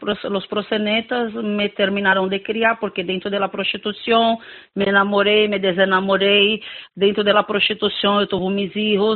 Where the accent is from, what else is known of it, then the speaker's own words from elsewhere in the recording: Brazil; Yo soy de Brasil, ¿no? Era la típica niña de Brasil, nacida y criada en las favelas.